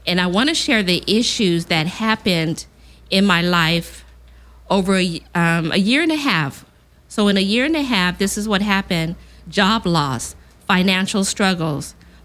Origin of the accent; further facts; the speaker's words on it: Riverside, California, United States; I grew up in Riverside.